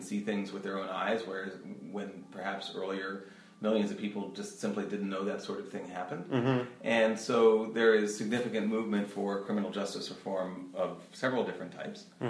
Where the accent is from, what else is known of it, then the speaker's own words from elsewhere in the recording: Pennsylvania, United States; This was near Philadelphia.